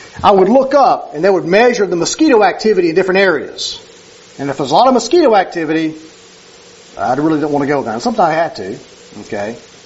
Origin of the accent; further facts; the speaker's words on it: Cleveland, Mississippi, United States; I grew up in Cleveland, Mississippi. That's a Delta region where they got a bunch of rice fields.